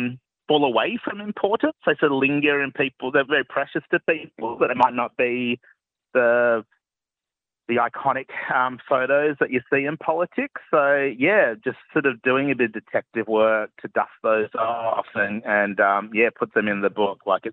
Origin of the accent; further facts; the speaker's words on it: Melbourne, Victoria, Australia; I get to finish the year off in Melbourne, launching it in front of my hometown.